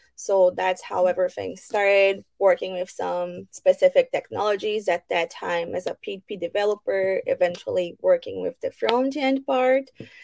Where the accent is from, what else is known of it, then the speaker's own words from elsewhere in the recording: Brazil; now in Canada; As you know, I'm from Brazil. Now I'm based in Canada.